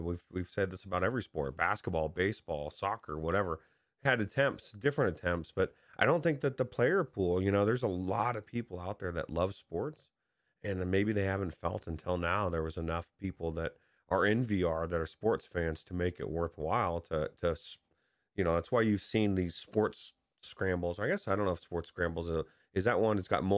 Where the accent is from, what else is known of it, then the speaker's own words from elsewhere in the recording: California, United States; I grew up in Southern California